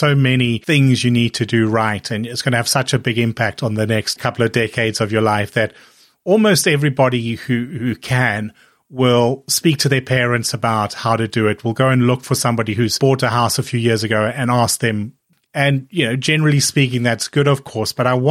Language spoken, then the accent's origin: English; South Africa; I grew up in South Africa